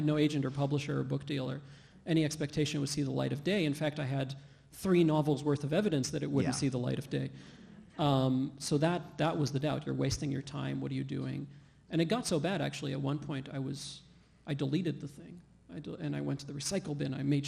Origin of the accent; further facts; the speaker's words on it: Qatar; a lot of that was from growing up in Qatar. Qatar is little peninsula sticking out of Saudi Arabia